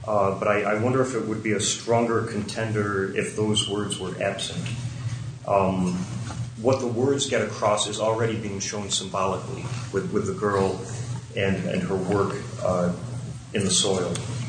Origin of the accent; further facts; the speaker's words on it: New York, United States; I grew up around horses in New York, so...